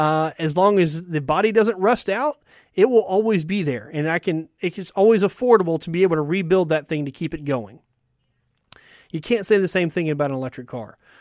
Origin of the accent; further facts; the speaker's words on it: Mississippi, United States; And granted, growing up in Mississippi, I've never lived in a big city like Seoul.